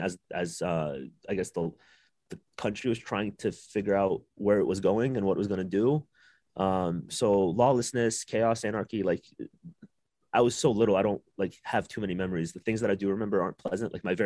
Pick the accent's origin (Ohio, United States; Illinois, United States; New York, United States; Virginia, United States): Ohio, United States; Columbus; Columbus, Ohio. Yeah, I grew up in Columbus, Ohio. So I was about 7 to 17, I lived with my grandparents in Columbus.